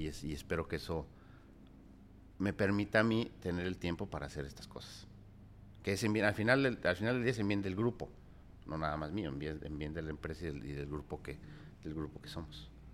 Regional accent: Guanajuato, Mexico; Soy de Guanajuato, güey.

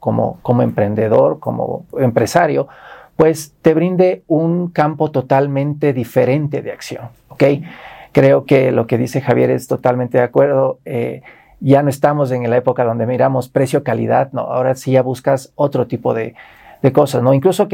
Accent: Ecuador; creo que como ecuatorianos también tenemos ese pequeño llamado

